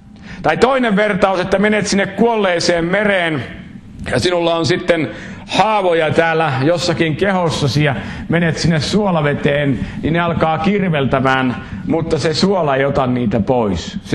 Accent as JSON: {"language": "Finnish", "country": "Israel", "second_language": "Finnish", "lives_now": "Finland", "said": "Mä oon Israelista tullut"}